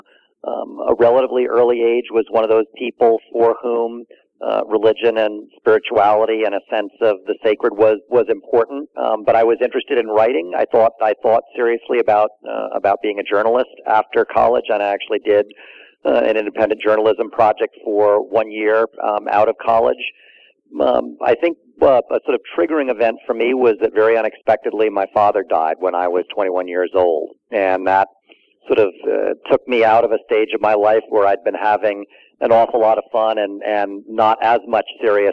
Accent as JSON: {"language": "English", "region": "New York", "country": "United States", "tie": "born or raised there", "said": "No, I grew up in New York making fun of New Jersey, and then ended up out here 20 years ago. But I grew up in New York"}